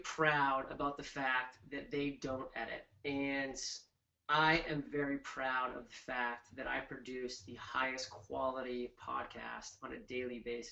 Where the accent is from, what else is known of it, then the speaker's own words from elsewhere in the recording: Maine, United States; repetitive words like awesome or wicked cool, because I'm from Maine.